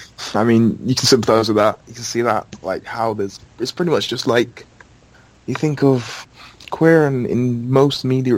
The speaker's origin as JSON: {"language": "English", "country": "United Kingdom", "said": "I'm not rude. I'm British."}